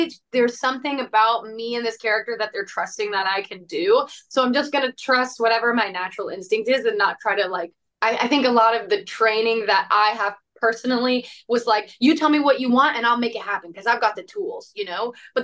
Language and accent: English; Mississippi, United States; because I grew up in Mississippi, read the book when I was little, and then in high school we did a play version of The Outsiders